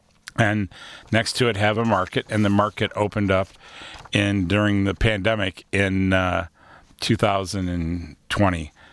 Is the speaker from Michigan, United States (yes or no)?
yes; Farmington Hills, Michigan, United States; I can tell you with all honesty, growing up in Farmington Hills, I had friends that did the same thing I did.